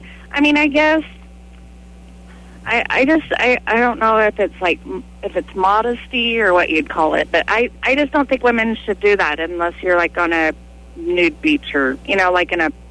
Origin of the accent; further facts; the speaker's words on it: Nebraska, United States; I'm from Nebraska, so, I mean, a little conservative, you know.